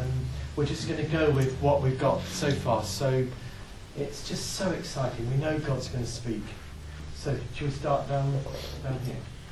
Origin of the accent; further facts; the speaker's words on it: England, United Kingdom; But we're English. And we do have that sort of reserve sometimes.